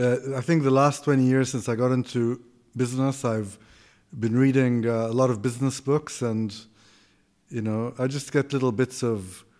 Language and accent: English; Kuwait; moved away as an adult; also born or lived in Greece; I grew up in Kuwait. And then while I was at university, I went to university in Texas at Austin.